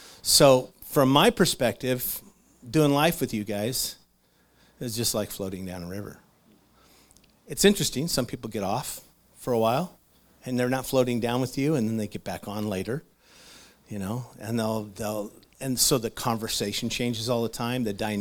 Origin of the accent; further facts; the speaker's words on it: Clatskanie, Oregon, United States; When I was a young kid, I grew up in Clatskanie. We moved there when the mill opened up. I was in the sixth grade. And it was a big deal moving over there. I remember we made the trip over from Oregon City to Clatskanie